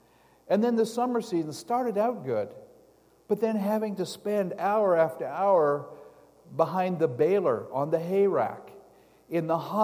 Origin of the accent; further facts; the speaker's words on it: Manitoba, Canada; And I came from Manitoba. And Manitoba is a place that has four very distinct seasons.